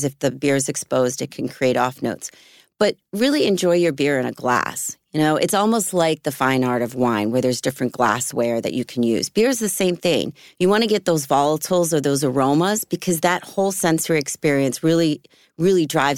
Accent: Philadelphia, Pennsylvania, United States; Well, I grew up in Philly area when I was younger.

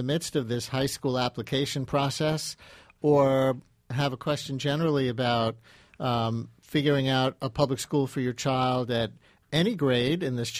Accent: Queens, New York, United States; When I grew up in Queens, I went to the high school that was right in my neighborhood

